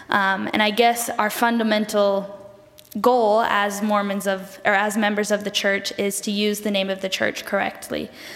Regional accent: Gilbert, Arizona, United States; Most people just … Alex and I are both from Arizona. I grew up in Gilbert, Arizona.

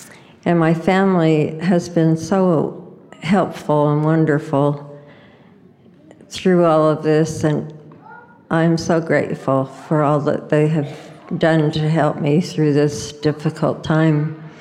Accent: Montreal, Quebec, Canada; I'm from Montreal, Quebec. And at the time, the mission the mission home was in Toronto, Ontario.

